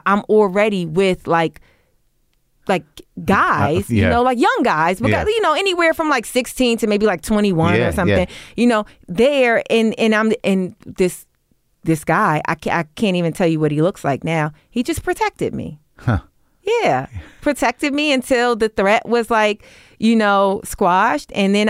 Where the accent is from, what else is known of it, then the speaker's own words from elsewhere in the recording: New York, United States; you know, I grew up in New York, so I wasn't like completely naive.